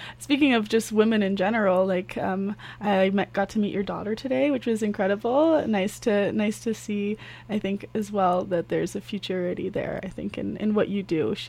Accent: Bali, Indonesia; now in Canada; Yeah, I'm from Indonesia, from Bali, which is an island that doesn't have the opportunity to even get the trash out of the island a lot of the time.

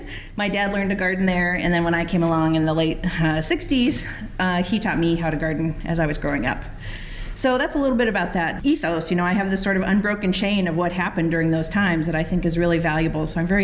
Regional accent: Oregon, United States; born or raised there; now in Chicago, United States

